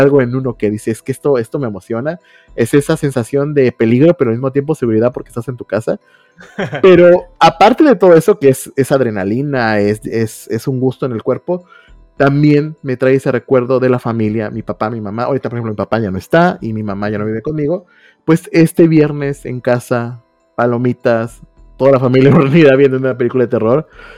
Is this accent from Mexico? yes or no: yes; Veracruz, Mexico; yo también soy de Veracruz, ciudades pequeñas